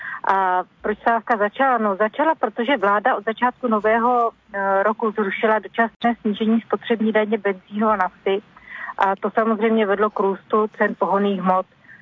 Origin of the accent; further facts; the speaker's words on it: Milan, Lombardy, Italy; Ano, já jsem z Milána